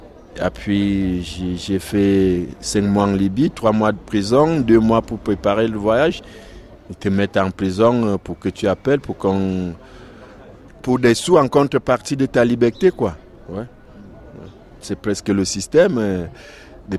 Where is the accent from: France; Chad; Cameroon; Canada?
Cameroon; moved away; Je viens du Cameroun.